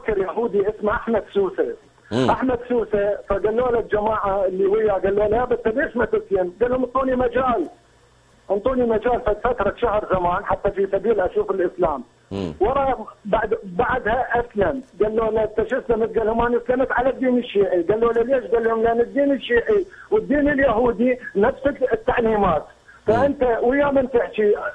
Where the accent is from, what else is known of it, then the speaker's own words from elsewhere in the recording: Kadhimiya, Baghdad Governorate, Iraq; أنا من العراق من الكاظمية.